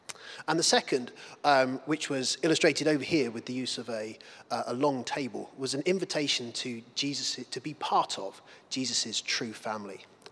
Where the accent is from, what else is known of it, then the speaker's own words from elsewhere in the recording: East of England, United Kingdom; to return home, to my family home, where I grew up in Suffolk